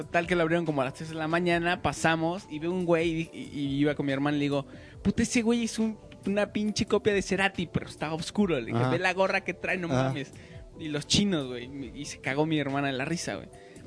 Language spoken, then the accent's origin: Spanish; Mexico; Y le dije al chico, oye, no seas gacho, güey, vengo desde México.